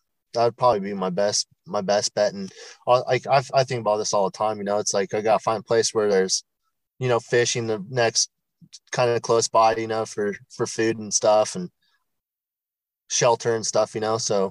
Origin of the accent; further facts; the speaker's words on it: Kirkland, Washington, United States; born there; Well, I was born up in Kirkland and I really don't like the traffic up there.